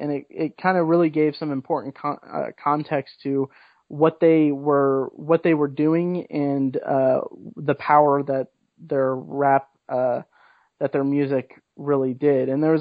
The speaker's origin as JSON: {"language": "English", "town": "Indianapolis", "region": "Indiana", "country": "United States", "tie": "born or raised there", "said": "I grew up in Indianapolis in the 90s, and like I had no context. Like I don't, like I was exposed to rap music in the suburbs"}